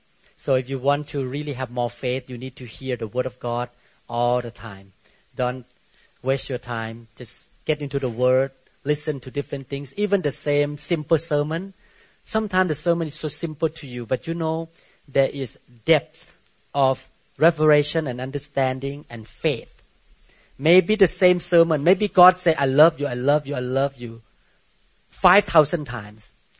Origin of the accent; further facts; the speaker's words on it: Thailand; now in United States; I came from Buddhist country. This is not practicing in Thailand. We rarely hear any Christmas song in Thailand.